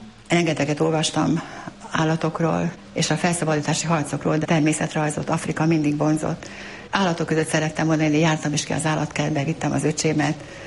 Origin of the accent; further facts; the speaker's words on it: Budapest, Hungary; born there; 1953. február 9-én születtem Budapesten.